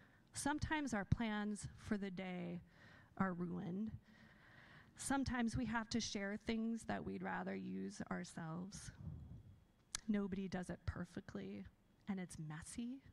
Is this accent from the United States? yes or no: no; Kenya; I grew up in Kenya in a culture that turns our Western understanding of individualism on its head.